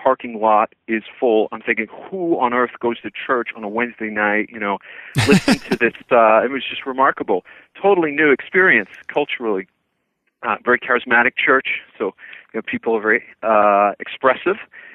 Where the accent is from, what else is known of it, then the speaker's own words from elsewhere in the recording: New York, United States; Yeah, I was raised in Long Island, New York, Italian, Catholic, typical sort of experience.